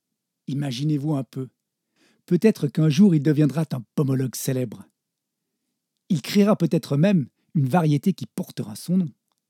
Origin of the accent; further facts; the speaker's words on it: Auvergne-Rhône-Alpes, France; je suis né en Savoie. J'ai principalement vécu ici, oui, dans la région. J'ai souvent déménagé. Mais j'ai aussi beaucoup voyagé.